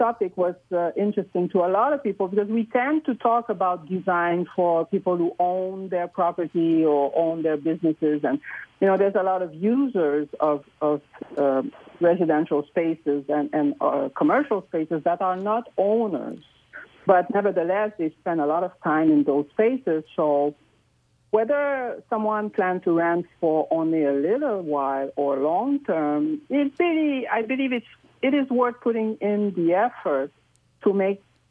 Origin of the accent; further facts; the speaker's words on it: Canada; now in Victoria, Canada; I grew up in Canada. But, you know, I cannot do the minus 40 of the East Coast anymore.